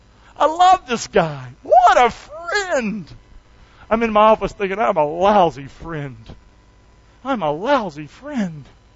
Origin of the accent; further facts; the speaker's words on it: the South, United States; don't be doing that with me. I'm from the South.